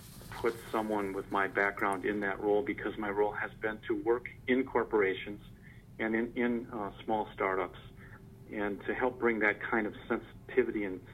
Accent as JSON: {"language": "English", "region": "Wisconsin", "country": "United States", "tie": "born or raised there", "also_born_or_lived": "Washington, United States", "said": "Actually, I am in my 8th year at UW System, and it is a job that brought me back to my home state of Wisconsin."}